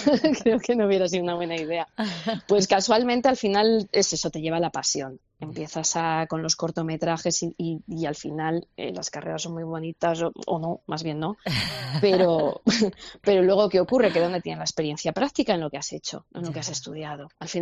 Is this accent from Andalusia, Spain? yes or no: no; Aragon, Spain; a mí como aragonés pues me interesan siempre muchísimo más los personajes aragoneses